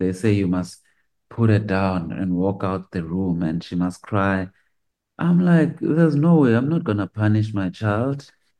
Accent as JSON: {"language": "English", "town": "Soweto", "region": "Gauteng", "country": "South Africa", "tie": "born or raised there", "said": "Like for me, I know I was born in Soweto. I got raised by my beautiful parents."}